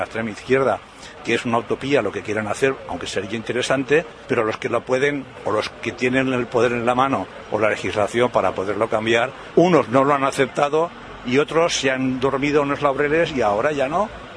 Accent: Catalonia, Spain; born there; Yo soy catalán de nacimiento, no soy nacionalista

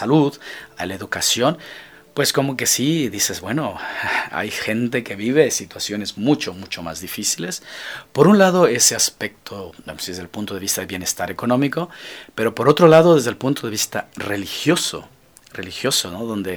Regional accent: Mexico; also born or lived in Mozambique; como mexicano, como misionero de África, como persona, bueno, como alguien que ha tenido una experiencia de misión de 12 años en el Mozambique

